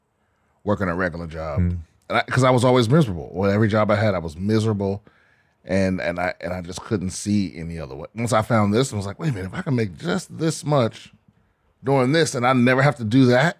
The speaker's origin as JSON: {"language": "English", "region": "Maryland", "country": "United States", "tie": "born or raised there", "also_born_or_lived": "Washington, D.C.", "said": "I grew up in D.C. D.C. Well, PG County, Maryland."}